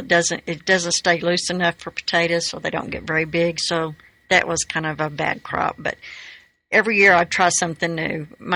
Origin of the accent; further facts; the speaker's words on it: Pampa, Texas, United States; I grew up in Pampa, Texas, just east of Amarillo.